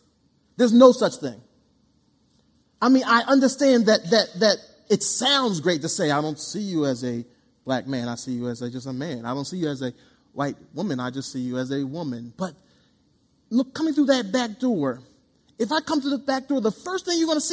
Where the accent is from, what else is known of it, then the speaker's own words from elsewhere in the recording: Philadelphia, Pennsylvania, United States; I remember growing up in Philly.